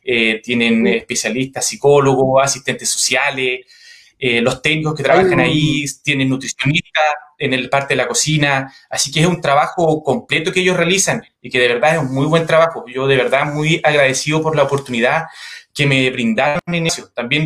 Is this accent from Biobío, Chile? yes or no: no; Coyhaique, Aysén, Chile; now in Traiguén, Chile; yo soy de Coyhaique, nacido y criado allá, estudié en la Universidad de la Frontera, he egresado ya hace 11 años de la Universidad de la Frontera, me vine a trabajar acá a Traiguén inmediatamente